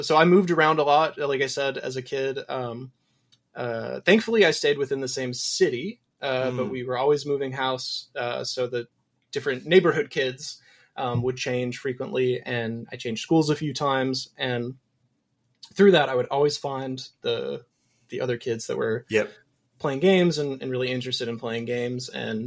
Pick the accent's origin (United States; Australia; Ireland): United States; Menasha, Wisconsin; It's a city called Menasha.